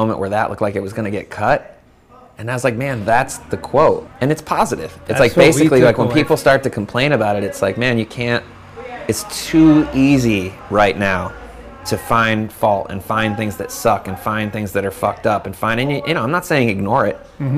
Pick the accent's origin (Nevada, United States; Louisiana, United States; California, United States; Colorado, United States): California, United States; San Francisco; when you meet somebody older and you're like, I'm from San Francisco, they're like, wow, right.